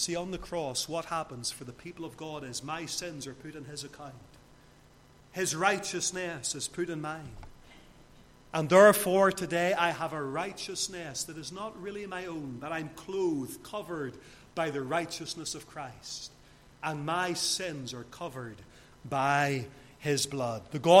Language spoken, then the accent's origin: English; Lisburn, Northern Ireland, United Kingdom; whenever I was growing up in Lisburn